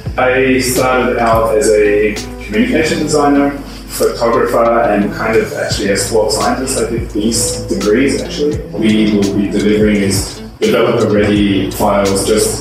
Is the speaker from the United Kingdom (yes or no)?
no; Belarus; I come from Belarus, so I've been growing for 3 years now.